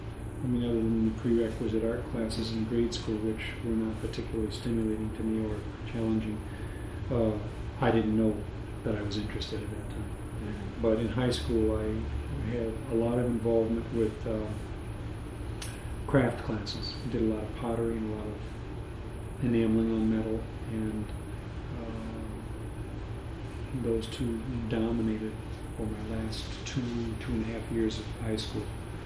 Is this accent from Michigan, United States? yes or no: yes; Detroit, Michigan, United States; also born or lived in Farmington; And I grew up in Northwest Detroit, was born there, stayed there until about 1957 when my parents moved to Farmington.